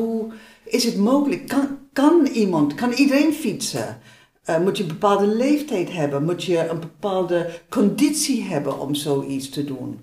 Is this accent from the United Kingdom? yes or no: yes; England, United Kingdom; Dutch is a second language; now in Netherlands; Ik kom oorspronkelijk uit Engeland. Mijn ouders kwamen uit Ierland. Dus ik heb echt een hele eerste achtergrond.